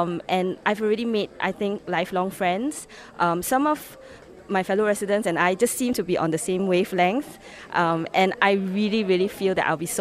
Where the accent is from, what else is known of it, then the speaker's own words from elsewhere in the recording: Singapore; I'm from Singapore.